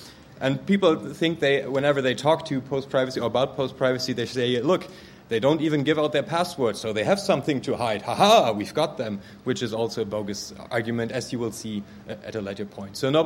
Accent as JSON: {"language": "English", "country": "Germany", "second_language": "English"}